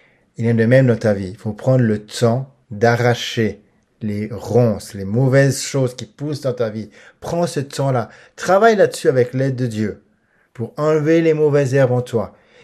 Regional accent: Switzerland; J'ai commencé mon ministère en Suisse, parce que je viens de Suisse

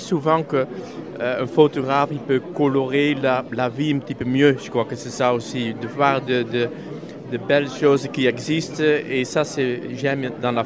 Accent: Netherlands; French is a second language; now in Toulouse, France; Je suis des Pays-Bas, oui, mais né à Pays-Bas, mais mon cœur se trouve un petit peu ici à Toulouse

